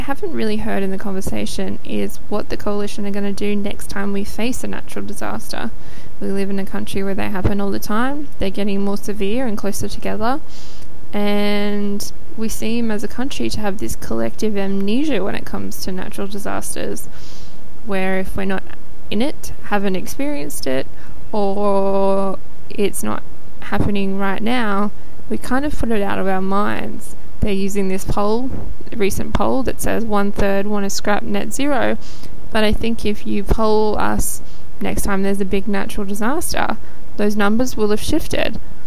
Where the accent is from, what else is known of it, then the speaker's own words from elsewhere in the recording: Gold Coast, Queensland, Australia; G'day, Party Rumours. … I'm from the Gold Coast. Love the show.